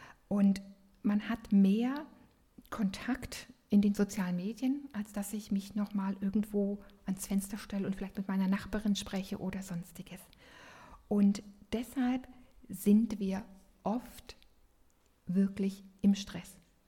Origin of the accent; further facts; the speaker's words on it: Berlin, Germany; Ich bin in Berlin groß geworden